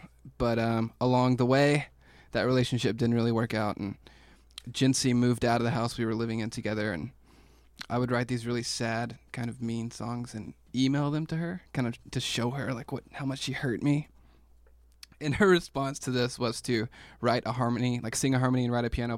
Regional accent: Dallas, Texas, United States; We're from Dallas.

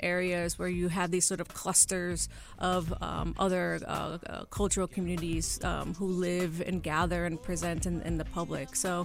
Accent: Chicago, Illinois, United States; You know, I very proudly say I'm a Mexican American, but I'm also a Chicagoan. I'm a Southsider, right?

